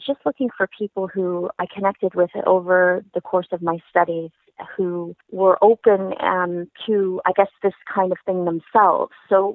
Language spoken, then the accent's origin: English; Toronto, Ontario, Canada; I'd love to have more poets from my hometown of Toronto come forward and do more.